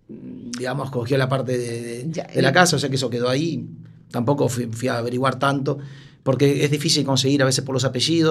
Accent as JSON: {"language": "Spanish", "country": "Uruguay", "moved": "yes", "lives_now": "A Coruña, Spain", "said": "Mi madre era gallega, entonces, como muchos uruguayos muchos gallegos se fueron a Uruguay y tuvieron hijos, uno de esos hijos soy yo."}